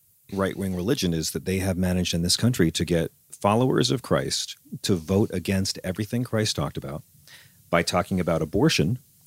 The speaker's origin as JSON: {"language": "English", "town": "Long Island", "region": "New York", "country": "United States", "said": "I come from Long Island, man. It's hard to get banned from a mall."}